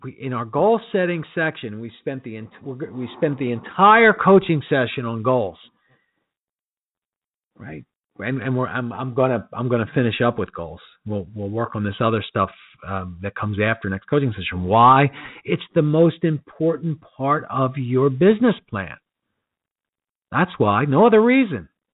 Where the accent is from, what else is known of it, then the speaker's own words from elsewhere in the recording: Philadelphia, Pennsylvania, United States; I'm from Philly. You want to mess with our money? Look out.